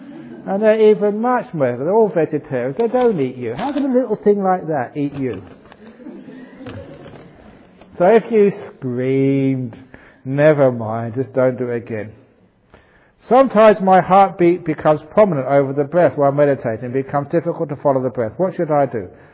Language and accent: English; Australia; I am Australian and I have grown up in farm-like conditions during my childhood.